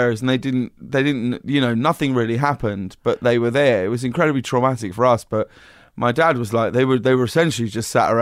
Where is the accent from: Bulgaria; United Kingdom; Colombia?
United Kingdom; High Wycombe, South East England; I grew up in a very small town called High Wycombe, which is in between. If you head out of London towards Oxford, it's about an hour outside of London.